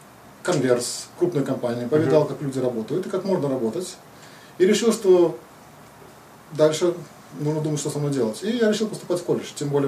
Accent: Far East, Russia; born there; also born or lived in Pskov Oblast / Vitebsk / Saint Petersburg; Ну, я родился в России.

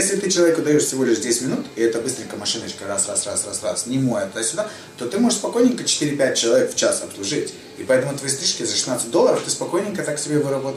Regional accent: Estonia; Я из Эстонии. Uh-huh. У нас в Эстонии я тоже работал

